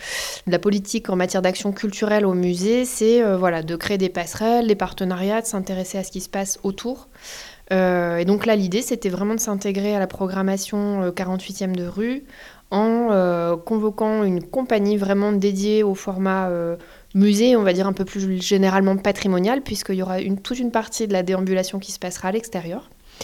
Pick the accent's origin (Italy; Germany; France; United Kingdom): United Kingdom; accent: English; French is a second language; avec mon délicat accent anglais